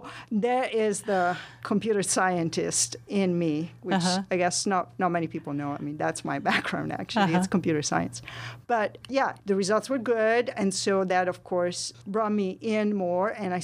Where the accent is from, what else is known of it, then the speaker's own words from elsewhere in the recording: Italy; now in United States; Well, you know, growing up in Italy, you take a lot of things for granted.